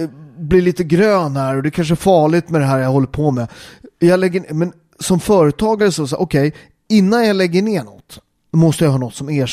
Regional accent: Southern Italy, Italy; now in Sweden; som nere där jag kommer från, vi har ju inte uppvärmt liksom. Det behövs inte i Syditalien.

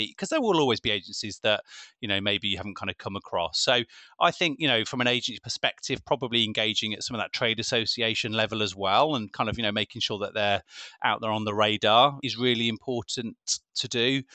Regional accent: Birmingham, West Midlands, United Kingdom; I am local. I am from Birmingham

